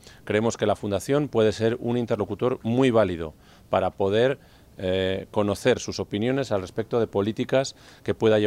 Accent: Castile and León, Spain; como castellanos y leoneses, nos sentimos muy orgullosos

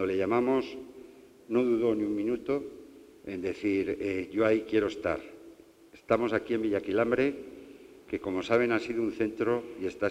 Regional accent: Castile and León, Spain

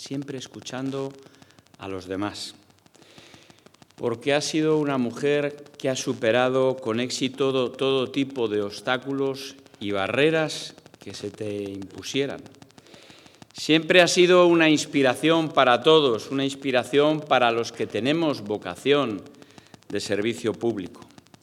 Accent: Salamanca, Castile and León, Spain; yo también soy salmantino.

